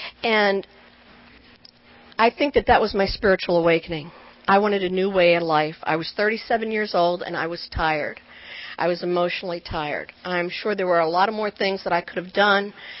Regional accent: Vineland, New Jersey, United States; also born or lived in New York; now in Washington, United States; I'm from Washington, D.C., and I'm originally from Vineland, New Jersey, little chicken farm town, all Italians. I'm an Italian Catholic, and I have great guilt. And I moved from Jersey to New York, and then I ended up in Washington, D.C.

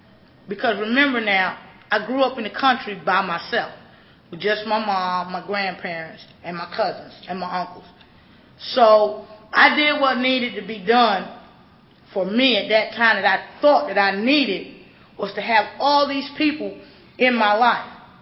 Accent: Elgin, South Carolina, United States; also born or lived in Brooklyn, New York; I was born in Brooklyn, New York. My mother and my grandfather, we moved down to a little town called Elgin, South Carolina. And at that time, that's where I went to school.

